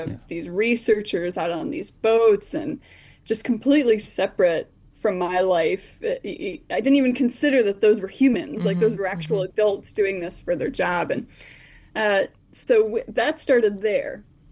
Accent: Flint, Michigan, United States; Yeah, I grew up outside of Flint, Michigan. I'm a daughter of General Motors.

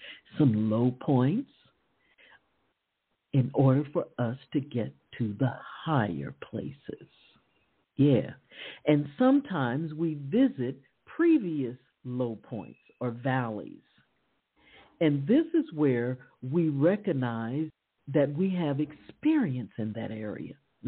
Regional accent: Chicago, Illinois, United States; As most of you know, I grew up in Chicago, Illinois.

